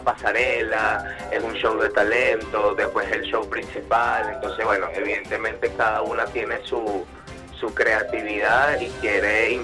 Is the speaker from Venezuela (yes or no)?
yes; Venezuela; podemos vincularlo a lo que nos representa como venezolanos y venezolanas.